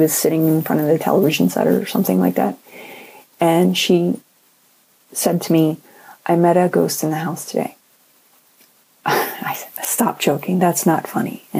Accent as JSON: {"language": "English", "region": "Louisiana", "country": "United States", "tie": "born or raised there", "said": "I grew up in Louisiana in a small town in Lower St. Bernard Parish"}